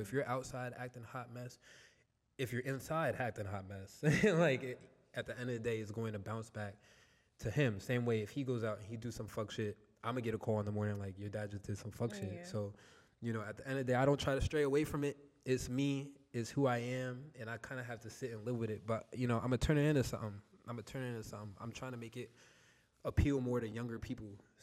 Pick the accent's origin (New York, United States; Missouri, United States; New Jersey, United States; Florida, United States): New Jersey, United States; I'm from Jersey, New Jersey. And my song … is out right now.